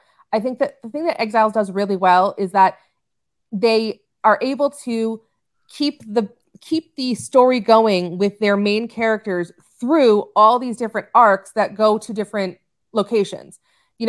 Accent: New York, United States; I mean, let me tell you, I grew up on Long Island and good luck if you're trying to get off that island

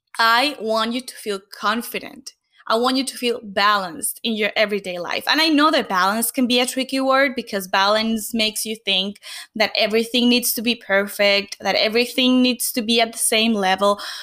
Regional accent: Venezuela; moved away as an adult; now in United States; I immigrated to the US from Venezuela right after college with $400 in my bank account and no concrete plan.

